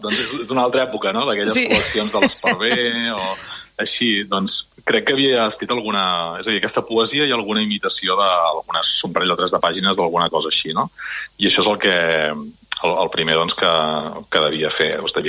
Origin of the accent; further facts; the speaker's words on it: Manresa, Catalonia, Spain; em presento com a manresà